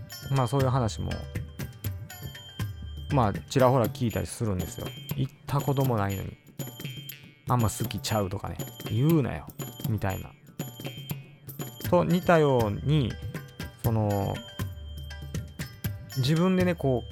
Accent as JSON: {"language": "Japanese", "region": "Nara", "country": "Japan", "tie": "born there", "also_born_or_lived": "Kobe", "lives_now": "Tokyo, Japan", "said": "まあ実際奈良で生まれて、で今東京に住んでて、で神戸にも2年間住んでて"}